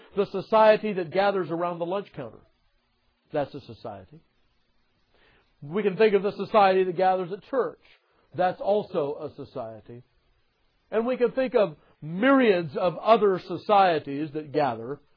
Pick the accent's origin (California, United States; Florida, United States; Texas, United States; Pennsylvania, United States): California, United States; Now, I come from California, most of you know that. And that's the land of the movie industry.